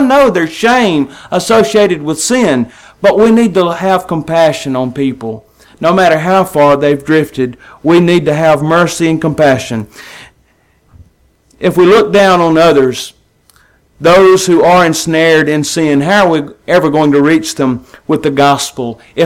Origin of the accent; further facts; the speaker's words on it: Tupelo, Mississippi, United States; A preacher friend of mine, with whom I grew up in the Verona congregation just outside Tupelo, was not always faithful to the Lord.